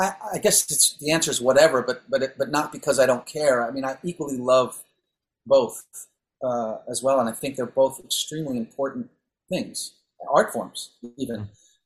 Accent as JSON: {"language": "English", "region": "New York", "country": "United States", "tie": "born or raised there", "also_born_or_lived": "Bronx", "said": "I think I'm definitely a New Yorker. I mean, I was born in the Bronx at Albert Einstein Hospital, and I was raised in Westchester, which is just north of New York City, a suburb, if you will."}